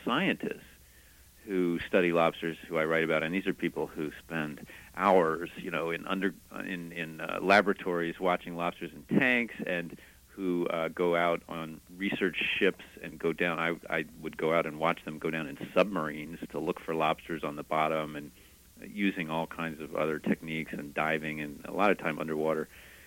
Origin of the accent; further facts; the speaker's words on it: Washington, District of Columbia, United States; I grew up in Washington, D.C.